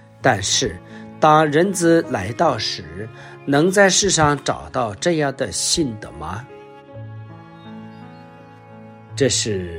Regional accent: China; 但是正常的人不吃饭的话，我们中国人都说饿七不饿八。

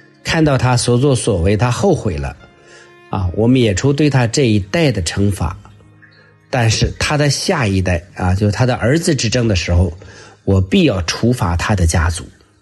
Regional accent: China; 我们中国人说一句俗语说

